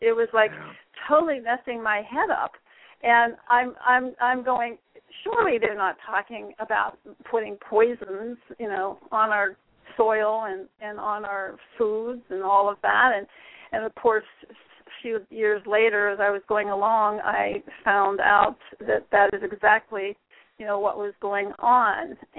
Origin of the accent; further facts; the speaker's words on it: Pennsylvania, United States; I came from the Pennsylvania, Ohio area and always knew that there would be a time of enjoying more tropical weather and sunshine and everything.